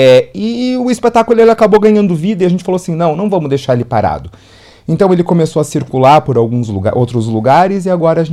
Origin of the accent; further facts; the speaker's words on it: Cascavel, Paraná, Brazil; Somos aqui de Cascavel. Já demos as nossas voltinhas para estudar fora daqui, mas voltamos. Pandemia, eu no meu caso, pandemia me trouxe de volta. Uhum. E estou muito feliz de estar de volta aqui, a minha terra natal.